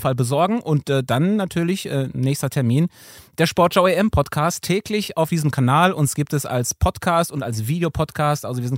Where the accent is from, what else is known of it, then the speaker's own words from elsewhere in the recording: North Rhine-Westphalia, Germany; Das Camp der Italiener ist in Iserlohn, das ist so ungefähr in meiner Heimat.